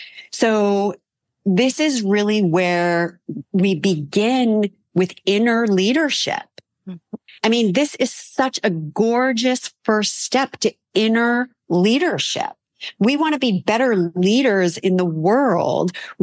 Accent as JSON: {"language": "English", "region": "California", "country": "United States", "said": "And I came from Southern California, right? Where there was no rain."}